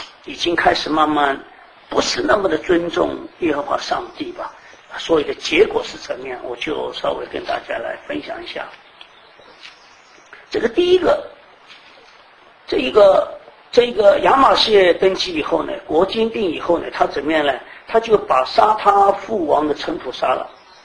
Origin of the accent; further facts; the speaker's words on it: China; 在我们中国人的习惯里面，就是说有很多事情要灭九族